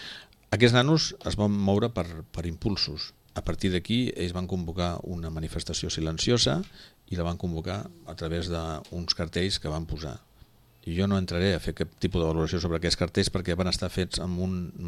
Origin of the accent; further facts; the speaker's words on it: Sitges, Catalonia, Spain; sobretot els que som de Sitges, és una vila oberta